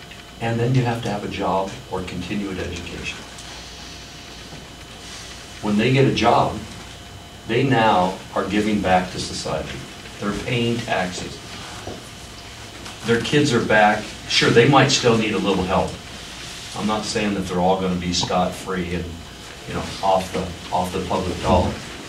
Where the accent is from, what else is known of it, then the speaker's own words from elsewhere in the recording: Monmouth, Oregon, United States; You know, I've lived in Polk County my whole life. My mom lives in the same house I grew up in Monmouth, and my mother-in-law lives in Independence.